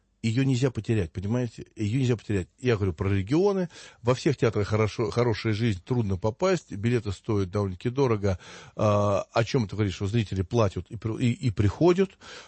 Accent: Moscow, Russia; И я, как коренной москвич, любящий Россию, считаю, что нужно об этом говорить.

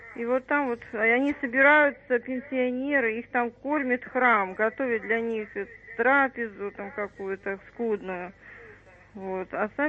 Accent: Horlivka, Donetsk Oblast, Ukraine; now in Russia; Я сама из Горловки. Вот, уже 23 года, правда, в России живу, но у меня там живет мама.

